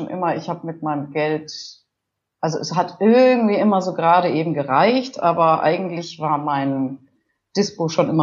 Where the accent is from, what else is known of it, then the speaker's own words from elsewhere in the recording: Hamburg, Germany; Ich komme aus Hamburg